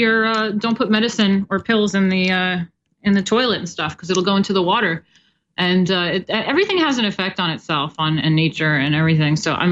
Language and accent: English; New York, United States; I didn't hear about that, but I believe it. I'm from New York.